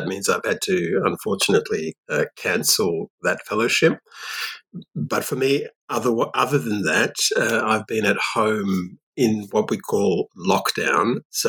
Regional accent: Australia; also born or lived in France; So I'm Australian. I'm an 18th century French specialist. I did my first degree here in Australia at a university in Perth, which is on the west coast of Australia.

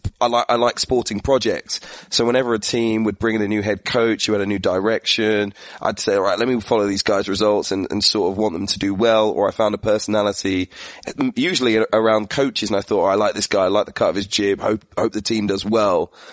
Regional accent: United Kingdom; an awkward team to follow, obviously, from being a Brit because of the success.

